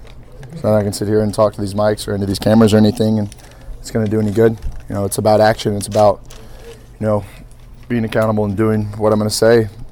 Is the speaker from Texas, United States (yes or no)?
yes; Kerrville, Texas, United States; if three people from Kerrville, Texas are enough to warrant a party, then, you know, we might be. We're from Kerrville.